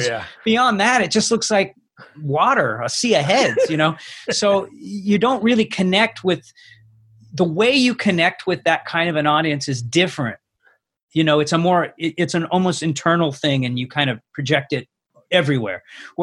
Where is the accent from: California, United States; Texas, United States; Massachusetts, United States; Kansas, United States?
California, United States; Los Angeles; It's my hometown, and I grew up, you know, at a time when a lot of really iconic places I got to be in.